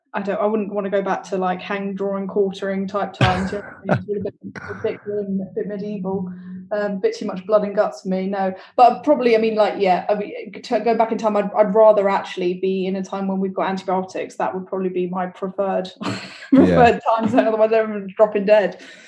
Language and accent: English; London, United Kingdom; Yeah, my dad is Cypriot. So yeah, but I mean, they're British. We grew up in Tooting in southwest London. So that's pretty much where it all began. And I live now in southeast London near Peckham, so I haven't really moved too far.